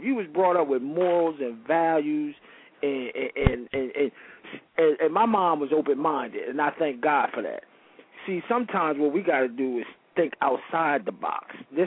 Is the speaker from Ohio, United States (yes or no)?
no; Philadelphia, Pennsylvania, United States; Because I come from North Philadelphia in the projects, oldest child, and that's a little city in itself if you live in the projects.